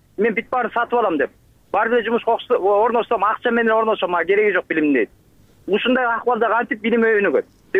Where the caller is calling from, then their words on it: Bishkek, Kyrgyzstan; Мен Бишкектен болом … 20 жылдан бери мугалим болуп иштеймин